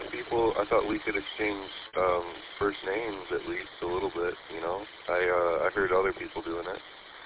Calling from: Saginaw, Michigan, United States; But yeah, I'm transmitting from Saginaw. I'm a new ham, trying to meet some new people too.

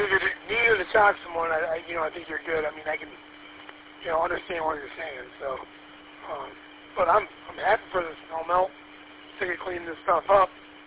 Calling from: Michigan, United States; I'm like, Northern Oakland County, so do you know where Cook's Dairy is?

